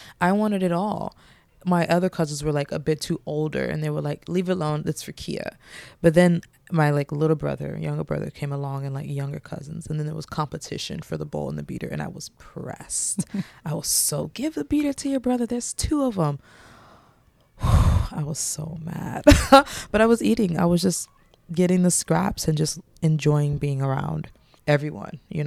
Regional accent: Orlando, Florida, United States; I grew up in Orlando, Florida, the kingdom of hospitality, the Mickey Mouse.

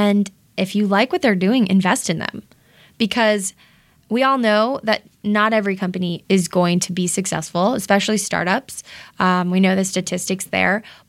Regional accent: Massachusetts, United States; moved away as an adult; now in Los Angeles, United States; No, I'm from Massachusetts.

